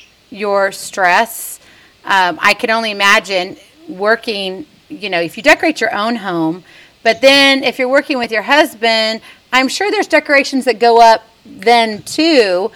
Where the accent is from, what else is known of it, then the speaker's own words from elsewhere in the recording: Hawaii, United States; I'm originally from Hawaii.